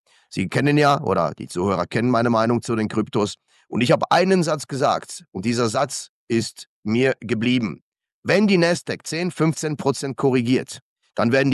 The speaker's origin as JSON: {"language": "German", "country": "Germany", "tie": "born or raised there", "moved": "as an adult", "lives_now": "Switzerland", "said": "die Schweiz ist meine Heimat geworden und ich liebe dieses Land. Aber nichtsdestotrotz schlägt auch noch ein deutsches Herz in meiner Brust. Ich bin dort aufgewachsen, ich habe dort studiert"}